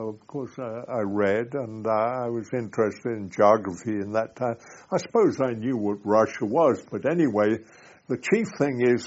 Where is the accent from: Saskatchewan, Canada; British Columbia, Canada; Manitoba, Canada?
Manitoba, Canada; Winnipeg; I was born in Winnipeg, Manitoba, 1907, September 17th. And I lived there for the all my early days there. My mother divorced when I was very young, and I was brought up by an aunt in Winnipeg